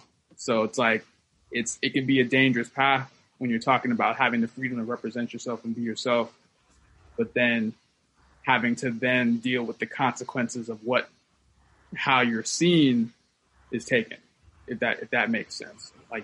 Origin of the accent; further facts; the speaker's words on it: United States; You know, as an American, I think as Ben Franklin put it